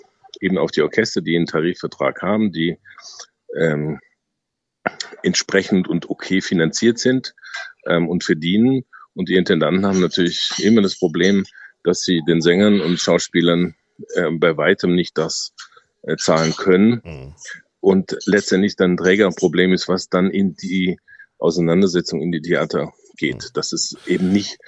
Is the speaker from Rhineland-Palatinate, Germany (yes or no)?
no; Heidenheim, Baden-Württemberg, Germany; born there; Beide sind wir gebürtige Heidenheimer.